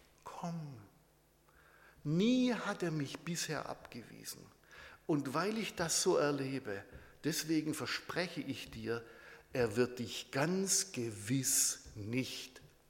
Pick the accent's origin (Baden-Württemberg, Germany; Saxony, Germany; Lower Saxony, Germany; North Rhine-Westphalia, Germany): Baden-Württemberg, Germany; Ich bin ja Schwabe und wir Schwaben würden so sagen